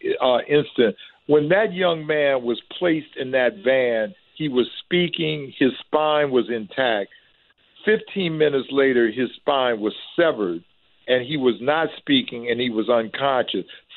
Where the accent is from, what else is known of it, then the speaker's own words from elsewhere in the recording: Cleveland, Ohio, United States; than when I grew up in Cleveland, where people said to serve and protect.